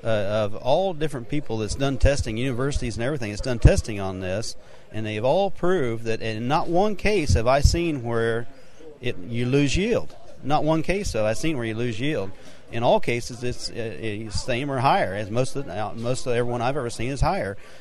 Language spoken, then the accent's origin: English; Mercer, Missouri, United States; from Mercer, Missouri. I'm south of Des Moines, Iowa, right on the state line.